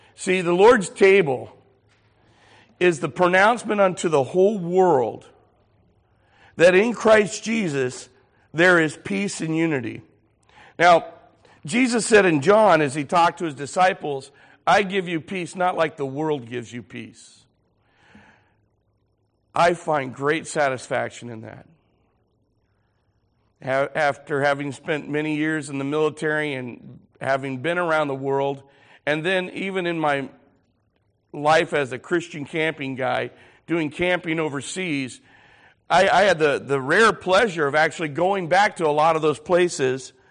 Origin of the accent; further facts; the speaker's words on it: Ireland; Much like when you read about the history of England and their relationship to Ireland, and I'm Irish, and I see that Protestants and Catholics are killing each other.